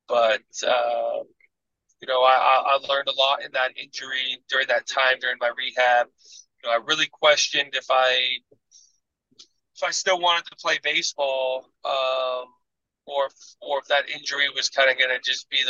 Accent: Los Angeles, California, United States; took a step back and signed with my hometown team with the Dodgers

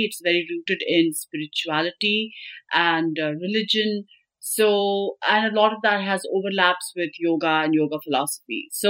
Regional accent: Bangalore, Karnataka, India; I grew up in Bangalore, South, which is a city in the South, as many probably already know. And I have lived in Bangalore almost the same number of years I've lived in the US, so about 23, 24 years.

